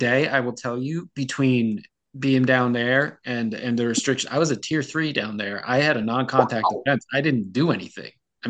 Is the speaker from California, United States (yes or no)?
no; New Jersey, United States; So I transferred back to my home state of New Jersey.